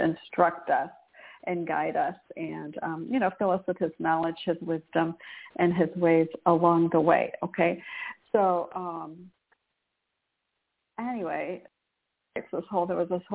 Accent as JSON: {"language": "English", "region": "Michigan", "country": "United States", "tie": "born or raised there", "said": "and I just know this because I grew up in Michigan"}